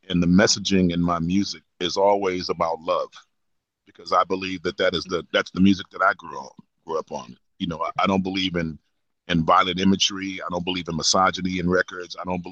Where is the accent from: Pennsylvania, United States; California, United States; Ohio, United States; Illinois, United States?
California, United States; San Diego; And so, yes, growing up in San Diego, man, was a vibe because it taught me to be a bigger thinker.